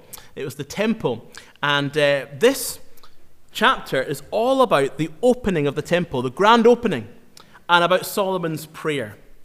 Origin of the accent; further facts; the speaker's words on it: Inverness, Scotland, United Kingdom; I'm from Inverness, and that's my hometown, and I grew up around boats and harbours and things like